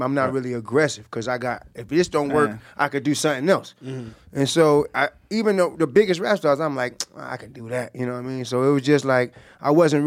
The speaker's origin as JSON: {"language": "English", "town": "Jacksonville", "region": "Florida", "country": "United States", "tie": "born or raised there", "said": "Well, we grew up together. We from the same block. You know, he's from Myrtle Avenue. I'm from Moncrief."}